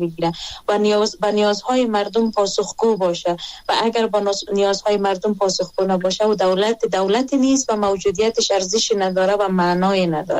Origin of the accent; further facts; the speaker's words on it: Afghanistan; ما در افغانستان متولد شدیم، همینجا زندگی میکنیم، کلان شدیم